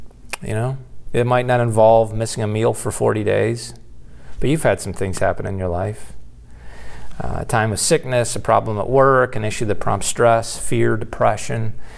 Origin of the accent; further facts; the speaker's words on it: Buffalo, New York, United States; but growing up in Buffalo, I am a lifelong Buffalo Bills fan